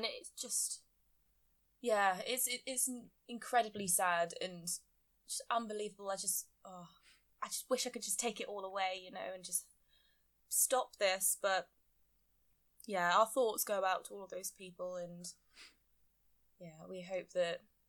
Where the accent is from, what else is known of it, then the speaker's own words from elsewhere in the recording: England, United Kingdom; now in Wales, United Kingdom; I am living in Wales, but I am English.